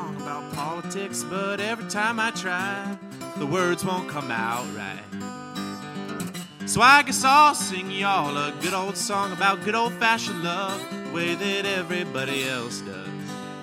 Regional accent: Indiana, United States; See, I was, you know, I'm from Indiana. That must be my problem.

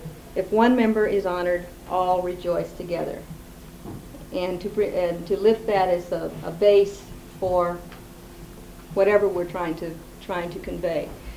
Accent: Chicago, Illinois, United States; We're coming out, we are from Chicago.

